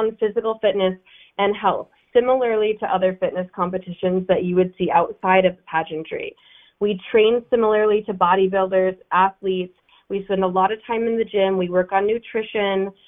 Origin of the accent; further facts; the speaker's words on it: Seattle, Washington, United States; I grew up in the Seattle area in under the poverty line.